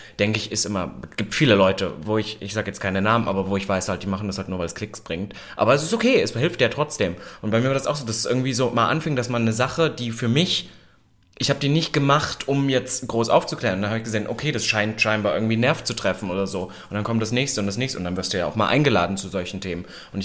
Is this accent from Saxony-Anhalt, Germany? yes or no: yes; Halle, Saxony-Anhalt, Germany; ich komme selbst eigentlich aus Halle Saale und ich bin damals weg